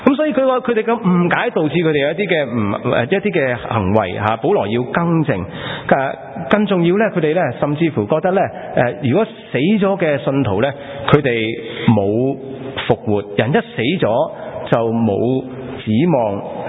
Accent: China; 我相信我们中国人最多大部分都会相信是人死如灯灭

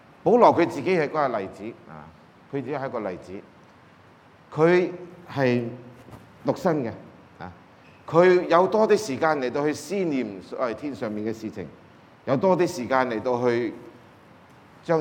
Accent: China; 其實呢啲階段喺我哋中國人嘅歷史裏邊都會見得到嘅

